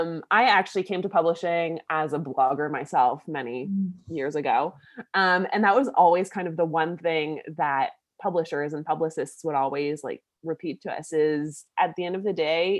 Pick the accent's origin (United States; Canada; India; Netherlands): Canada; Ottawa, Ontario; I'm Canadian. I'm from, Ottawa, Canada's capital, the land of snow, which surprisingly we haven't really had too much of yet this year, thankfully.